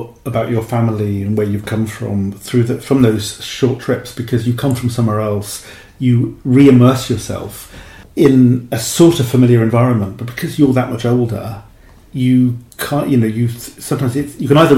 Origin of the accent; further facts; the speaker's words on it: Cardiff, Wales, United Kingdom; Because we were talking as well about how I am from Cardiff, but don't sound it, and you picked up on this. I don't sound like I should do, you know, considering where I'm from.